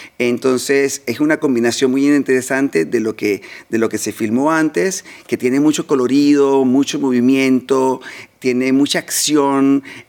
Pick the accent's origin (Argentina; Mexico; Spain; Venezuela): Venezuela; first language Spanish; now in Australia; los que somos inmigrantes como yo, que soy de Venezuela, que nací en Venezuela, crecí en Venezuela y el español es mi primera lengua y ahora vivo aquí en Australia.